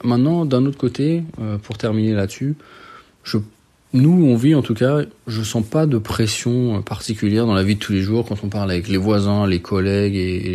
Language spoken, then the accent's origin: French; France; now in United States; chez nous en France